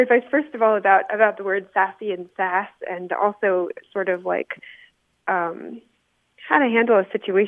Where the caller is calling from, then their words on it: Las Cruces, New Mexico, United States; I'm calling from Las Cruces, New Mexico.